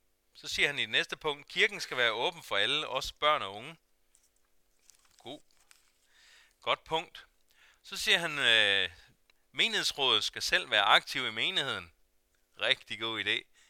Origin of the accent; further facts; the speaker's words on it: Zealand, Denmark; Jeg voksede op uden for København. I må endelig ikke kalde mig københavner